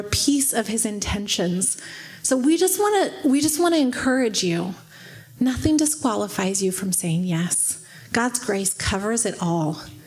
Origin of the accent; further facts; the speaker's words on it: Sandy, Oregon, United States; now in Ecuador; Now, if you remember, we're from Sandy, Oregon, right? Sandy, Oregon.